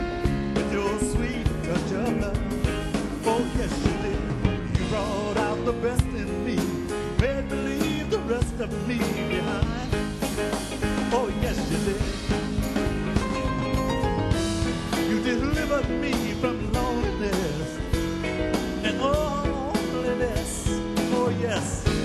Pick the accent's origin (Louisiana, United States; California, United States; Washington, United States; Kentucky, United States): Louisiana, United States; New Orleans; from New Orleans.